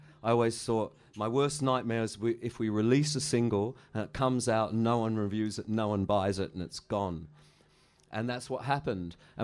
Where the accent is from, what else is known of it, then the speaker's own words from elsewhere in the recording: Canberra, Australian Capital Territory, Australia; also born or lived in London; And like I am a Cockney in some ways, and in other ways I'm a guy who grew up in Canberra.